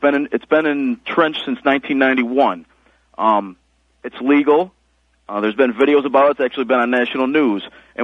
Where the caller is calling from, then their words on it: Rochester, New York, United States; I am calling from Rochester, New York.